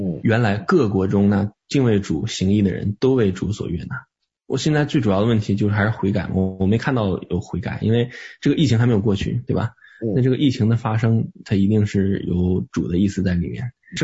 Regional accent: United Kingdom; 这是我从小在英国长大我所看到的。

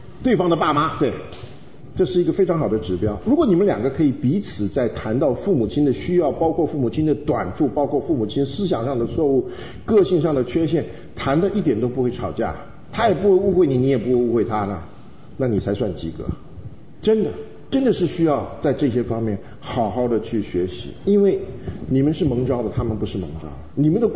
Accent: Taiwan; now in Houston, United States; 像我是从台湾来的

